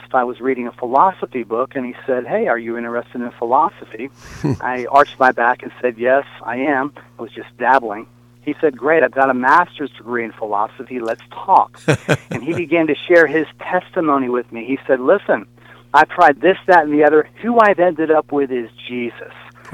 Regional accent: St. Petersburg, Florida, United States; also born or lived in Daytona Beach; I was born in Daytona Beach, Florida. I grew up in St. Pete in a Reformed Jewish household, Reformed Judaism being a liberal expression of Judaism.

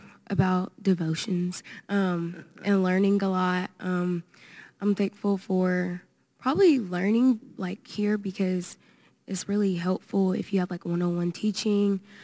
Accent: Atlanta, Georgia, United States; I'm 15, and I'm from Atlanta, Georgia.

